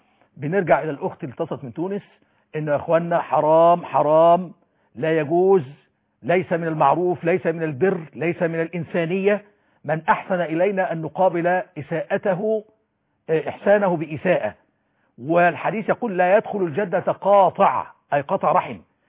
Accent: Egypt; عندنا في مصر

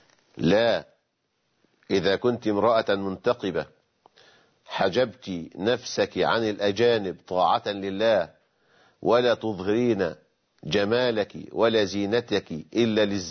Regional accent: Egypt; زي الحلاوة المولد عندنا في مصر.

